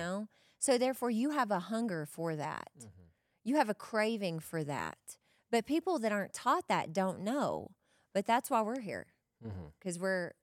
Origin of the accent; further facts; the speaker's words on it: the South, United States; so I grew up in the South. We all know this. I grew up eating mashed potatoes, fried chicken, collard greens.